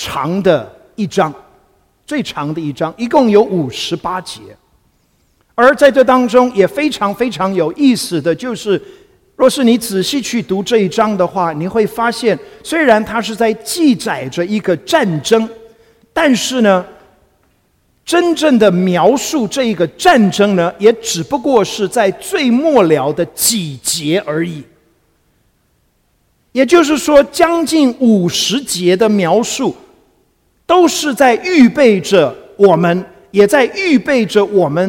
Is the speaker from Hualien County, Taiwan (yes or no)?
no; Kaohsiung, Taiwan; 我记得从小那时候在台湾的南部，在高雄出生长大